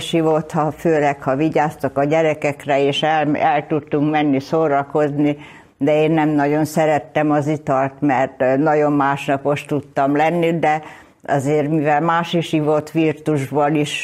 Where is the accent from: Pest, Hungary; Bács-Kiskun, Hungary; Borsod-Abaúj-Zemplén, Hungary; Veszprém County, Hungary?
Veszprém County, Hungary; Várpalota; born there; Várpalotán születtem, munkás családból származom